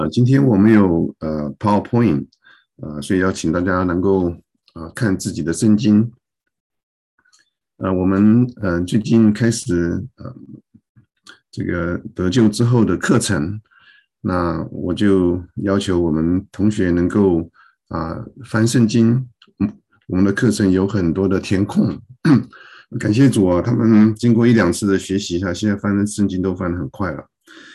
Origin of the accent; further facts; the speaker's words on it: China; now in United States; 比如说我们中国人的节日有新年、端午节、中秋节